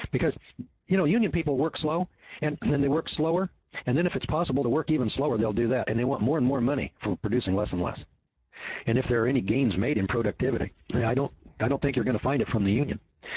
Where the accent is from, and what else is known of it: California, United States